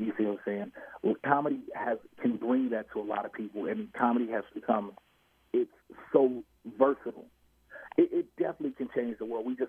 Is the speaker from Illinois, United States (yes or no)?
yes; Chicago, Illinois, United States; Again, I'm from Chicago, live on the South Side, which pretty much is almost a demilitarized zone.